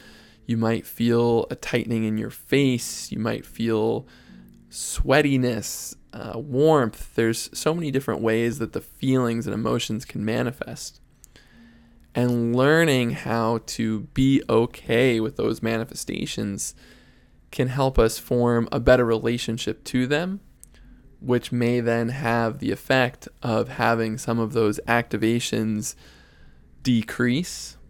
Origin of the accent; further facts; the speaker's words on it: New York City, New York, United States; I grew up in New York City playing high school baseball, and I played college baseball for Swarthmore College.